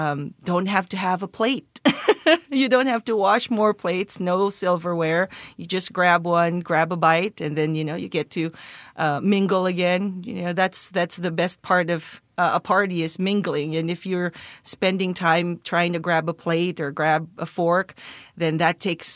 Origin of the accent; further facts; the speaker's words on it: Santa Lucia, Metro Manila, Philippines; So I grew up in a town called Santa Lucia, which is part of the greater metropolitan Manila area.